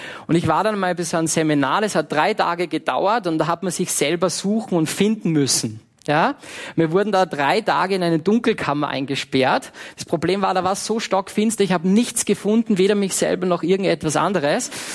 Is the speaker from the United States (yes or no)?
no; Salzburg, Austria; Ich bin mit fast 18 Jahren am Mönsberg gestanden, bei uns in Salzburg